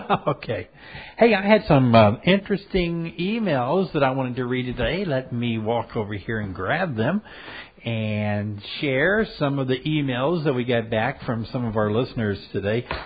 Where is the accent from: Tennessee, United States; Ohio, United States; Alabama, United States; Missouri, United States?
Tennessee, United States; from the hills of Tennessee, my hometown, woo-hoo, or my home state, woohoo.